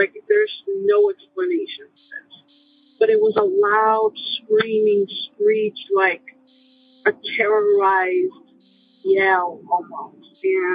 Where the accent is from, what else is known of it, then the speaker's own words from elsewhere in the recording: Chicago, Illinois, United States; I'm from Chicago, Illinois.